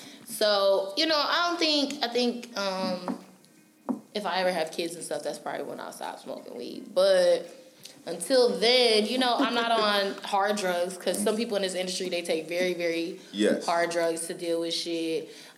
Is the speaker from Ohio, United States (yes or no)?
no; Rochester, New York, United States; Pie. Rochester, New York.